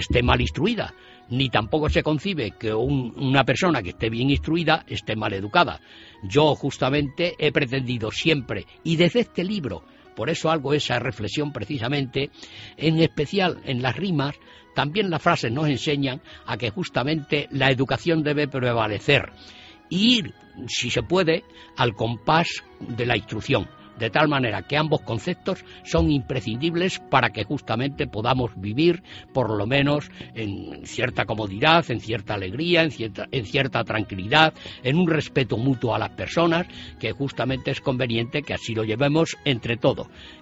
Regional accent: Villanueva de la Sierra, Extremadura, Spain; luego después en mi pueblo natal, que es Villanueva de la Sierra

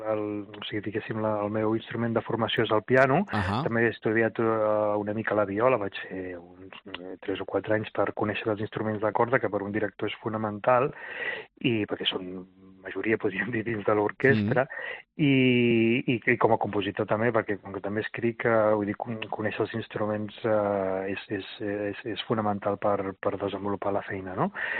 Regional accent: Sant Pere de Ribes, Catalonia, Spain; born there; jo sóc nascut a Sant Pere de Ribes, de fet encara hi visc ara, i és un poble relativament petit dins el que és la província de Barcelona, està a prop de la costa

